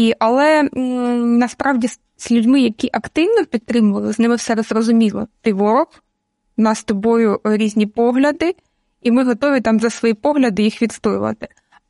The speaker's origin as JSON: {"language": "Ukrainian", "region": "Donetsk Oblast", "country": "Ukraine", "tie": "born there", "said": "Я народилася на Донеччині."}